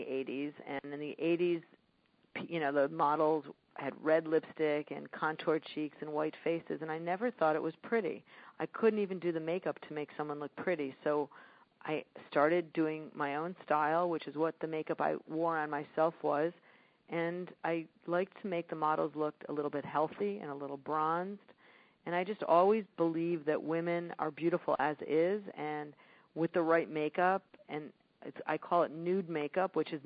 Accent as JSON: {"language": "English", "town": "Chicago", "region": "Illinois", "country": "United States", "said": "I am from Chicago, and I was brought up early on that it's really important to help other people."}